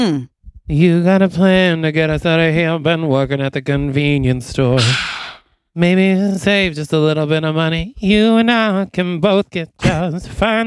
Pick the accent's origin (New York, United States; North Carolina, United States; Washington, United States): New York, United States; Sorry, I'm from New York.